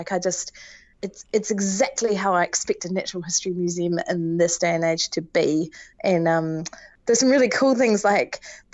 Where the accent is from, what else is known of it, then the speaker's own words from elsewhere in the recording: Southland, New Zealand; being born and bred in the Southland, I didn't even know there was basically a North Island until I was probably 20.